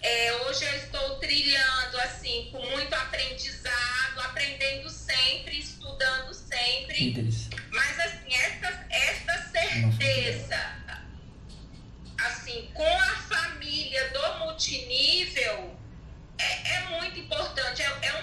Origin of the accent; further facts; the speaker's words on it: Batalha, Alagoas, Brazil; now in Conchas, Brazil; eu sou da cidade de Batalha, Alagoas, no interior. E hoje eu estou morando, eu nasci lá, né? Eu sou alagoana. E eu moro aqui no interior de São Paulo, em Conchas. Então, assim, eu falo que eu sou pedigree, sou nordestina